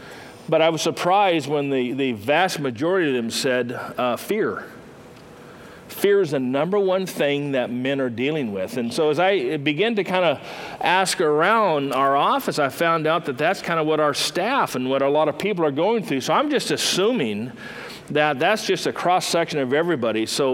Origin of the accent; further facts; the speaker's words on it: Bakersfield, California, United States; we started off here in Bakersfield. This is my hometown.